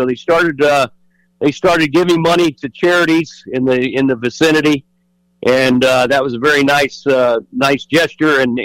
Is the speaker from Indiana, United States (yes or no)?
no; Tallahassee, Florida, United States; actually am a Florida native, one of the few left out there. But some people would say I'm not really from Florida because I grew up in Tallahassee.